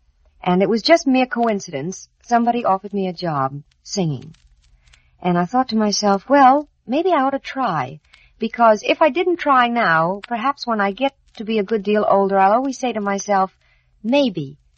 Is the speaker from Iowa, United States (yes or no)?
no; New York City, New York, United States; I was born in New York City.